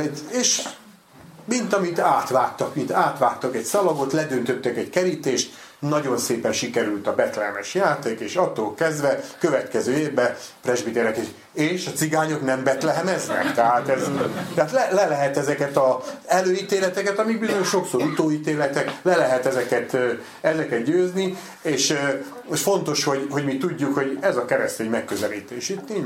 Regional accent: Borsod-Abaúj-Zemplén, Hungary; born there; most már azért 61 éves vagyok, visszamentem ebbe a pici faluba, a szülőfalumba, ott Ózd mellett

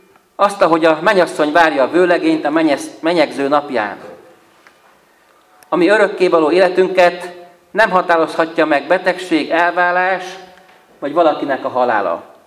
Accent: Gyöngyös, Heves, Hungary; vannak-e még fecskék Gyöngyösön. Mikor a lakótelepen felnőttem

